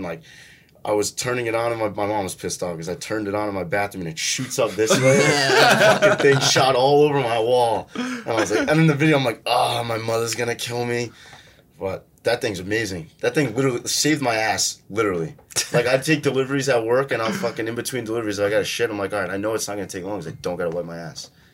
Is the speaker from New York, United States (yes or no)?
yes; New York, United States; accent: New York; I'm originally from New York, so I got like kind of like a New York accent, but like it's nothing like my videos.